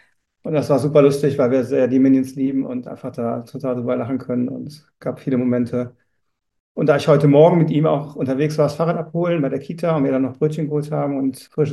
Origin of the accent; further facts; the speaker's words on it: Rhineland, Germany; in der Regel noch als Rheinländer auch relativ viel Humor mitbringe